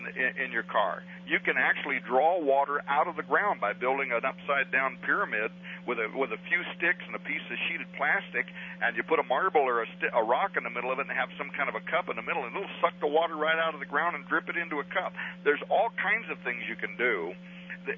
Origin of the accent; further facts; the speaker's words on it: Arizona, United States; because I grew up in Arizona, and I was always flabbergasted.